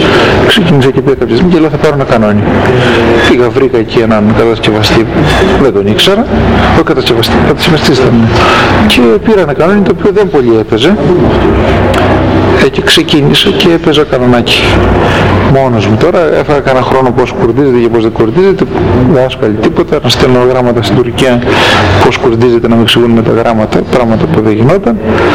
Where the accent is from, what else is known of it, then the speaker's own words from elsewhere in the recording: Komotini, Eastern Macedonia and Thrace, Greece; born there; moved away as an adult; now in Thessaloniki, Greece; γεννήθηκα στην Κομωτινή το 1965. Από το 1983 και μετά ζω στη Θεσσαλονίκη, αλλά για ένα μεγάλο διάστημα με το ένα πόδι στη Θεσσαλονίκη και το άλλο στην Κομωτινή.